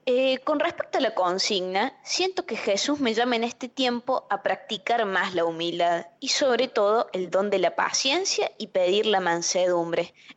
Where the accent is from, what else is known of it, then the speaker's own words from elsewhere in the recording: Monte Caseros, Corrientes, Argentina; de Monte Caseros, en la provincia de Corrientes.